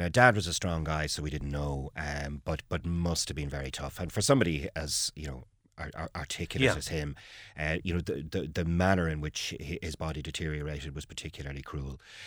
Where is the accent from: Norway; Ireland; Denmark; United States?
Ireland; Dublin, Leinster; I was born and raised in Dublin. My father's from Sligo, my mother from Laois. But I grew up in South Dublin. Now, the family moved a few times. So I was in Kilmacud, I was in Blackrock, I was in Ranelagh.